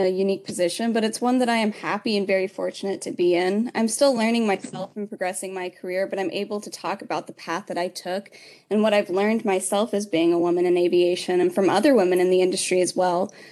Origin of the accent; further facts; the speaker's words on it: McKinney, Texas, United States; now in Daytona Beach, United States; So I'm originally from McKinney, Texas, but currently I'm attending Embry-Riddle Aeronautical University in Daytona Beach, Florida.